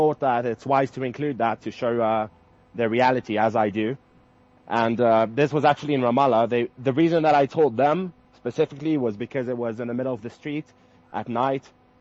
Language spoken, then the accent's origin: English; Israel; I just straight up told people that I'm from Israel